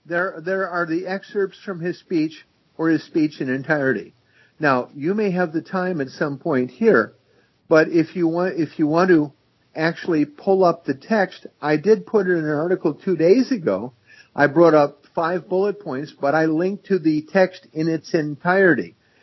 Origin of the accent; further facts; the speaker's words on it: Detroit, Michigan, United States; And the tough one is growing up in Detroit, was trying to deal with a huge Hungarian population because nobody could speak Hungarian.